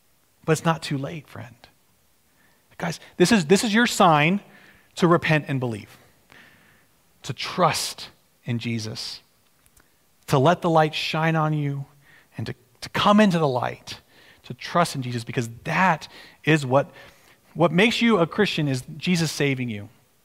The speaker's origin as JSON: {"language": "English", "region": "Texas", "country": "United States", "tie": "born or raised there", "said": "Growing up in Texas, we grew up in a pretty wooded area"}